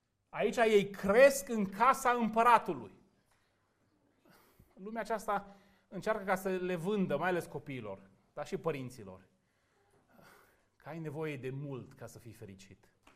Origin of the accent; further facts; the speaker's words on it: New York, United States; când mă duc acasă, la biserica în care am crescut, la New York, parcă mă simt altfel.